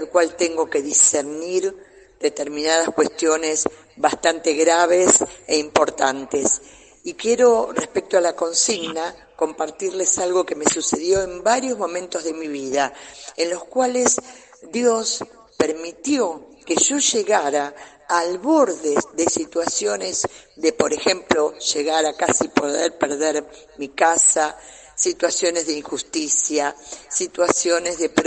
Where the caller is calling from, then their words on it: Buenos Aires, Argentina; de Buenos Aires, les mando un amor inmenso.